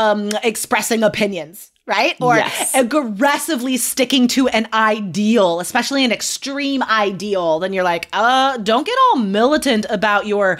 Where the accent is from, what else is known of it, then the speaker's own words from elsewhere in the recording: United States; now in Portland, United States; being an American, we are very much nomadic these days